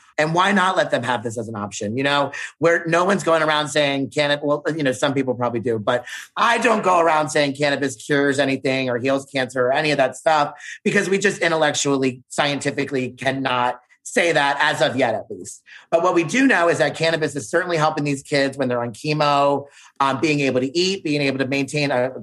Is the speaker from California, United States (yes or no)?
no; Baltimore, Maryland, United States; I'm from Baltimore City, from the East Coast